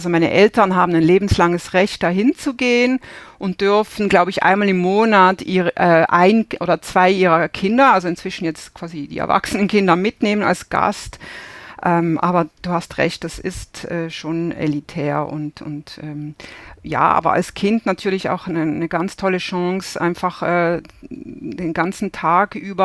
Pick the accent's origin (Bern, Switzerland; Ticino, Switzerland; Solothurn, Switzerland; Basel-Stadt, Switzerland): Basel-Stadt, Switzerland; Basel; Ich bin aus Basel, aus dem Nachbarort von Roger Federer und bin auch in einer absoluten Tennisfamilie aufgewachsen.